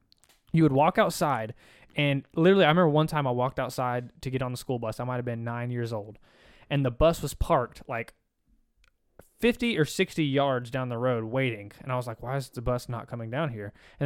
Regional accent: Florida, United States; I'm from Florida.

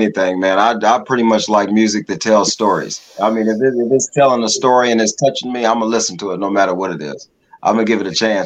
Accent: Leavenworth, Kansas, United States; Oh, actually I was born in Kansas City, Kansas. I was raised in Leavenworth, Kansas, where I was born and raised at.

